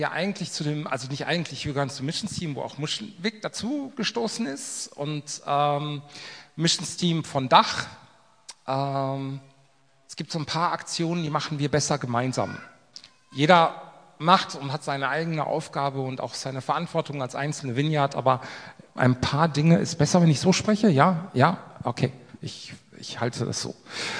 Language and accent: German; Hesse, Germany; kommen aus dem Norden von Hessen, also nicht wirklich. Wir wohnen da. Carolyn kommt aus Indien. Ich komme tatsächlich daher. Ich bin so ein richtiger Hessekopf.